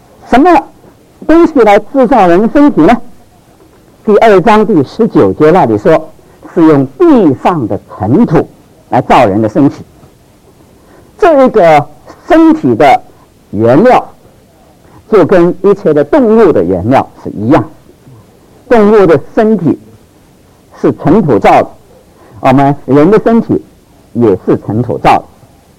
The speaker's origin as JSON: {"language": "Chinese", "country": "China", "said": "我们中国人有一句话很有意思"}